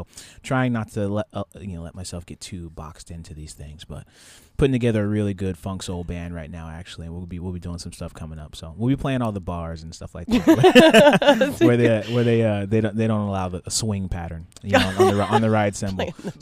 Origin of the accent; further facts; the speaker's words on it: Oklahoma, United States; You know, I grew up in Oklahoma. We're hardy people.